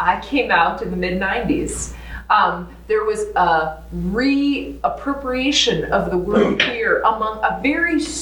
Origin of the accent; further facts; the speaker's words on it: New York City, New York, United States; I was raised in New York City, in a really liberal inner city Lutheran church